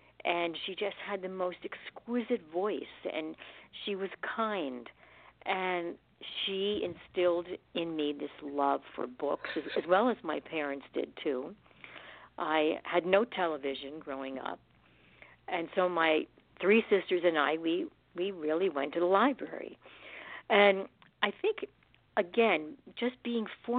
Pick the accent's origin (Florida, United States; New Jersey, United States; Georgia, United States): New Jersey, United States; Newark; And growing up in Newark in New Jersey, I was taking the bus at the age of eight by myself.